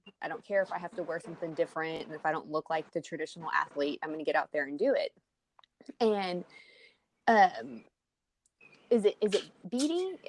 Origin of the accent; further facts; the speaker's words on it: Texas, United States; accent: southern; Oh, I'm from Texas.